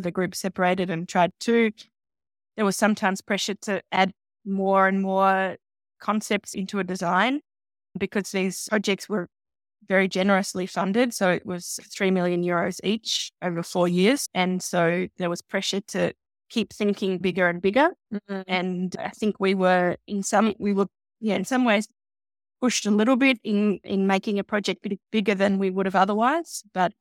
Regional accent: Australia; now in Austria; But I guess it could also be that being Australian gives you a little bit of courage in moving around the world.

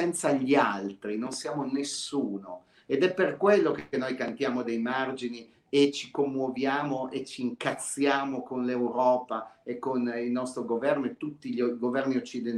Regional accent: Acqui Terme, Piedmont, Italy; born there; i miei genitori, insomma. Sono di altre zone, ma sono nato ad Acqui, sono nato nel Monferrato.

